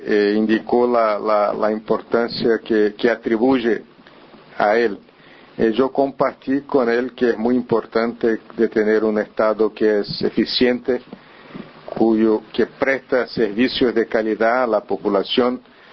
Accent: Brazil; first language Portuguese; Spanish is a second language; now in Uruguay; Me excuso de no poder hablar bien el español. Como brasileño, hablo esta mistura de español con portugués.

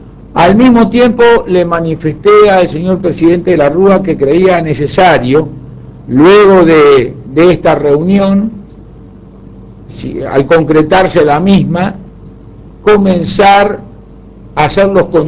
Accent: Uruguay; como uruguayo queremos que los países de América prosperen en paz y con equidad y justicia.

